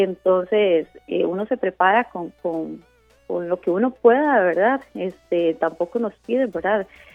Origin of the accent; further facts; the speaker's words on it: Costa Rica; que ellos vivan un poquito también nuestra realidad como costarricenses, ¿verdad?